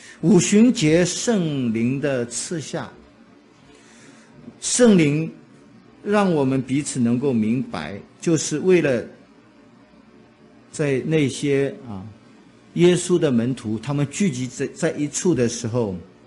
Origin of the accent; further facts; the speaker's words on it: Shanghai, China; 上海是我的故乡